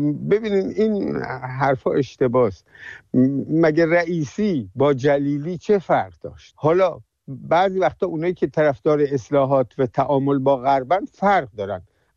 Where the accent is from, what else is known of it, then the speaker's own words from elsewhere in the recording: Iran; ما ایرانی هستیم